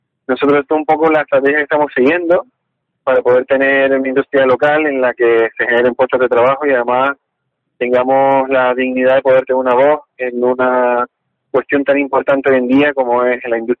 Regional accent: Canary Islands, Spain; Porque soy canario, ¿no?

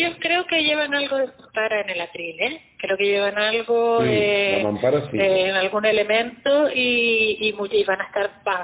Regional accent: Canary Islands, Spain; como casi todos los músicos que somos canarios, ¿no? Que hemos salido de la música popular

